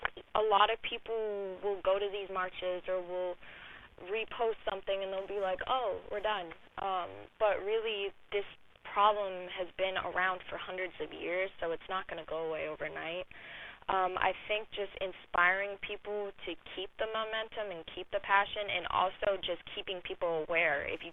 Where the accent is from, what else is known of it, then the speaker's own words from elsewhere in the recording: New Hampshire, United States; I grew up in New Hampshire in a place where the only ethnic people I knew were my uncle and my mom's friend, Odilon.